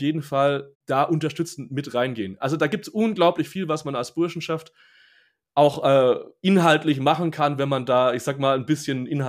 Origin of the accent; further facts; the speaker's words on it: West Germany, Germany; das können wir uns als Westdeutsche nur sehr, sehr schwer vorstellen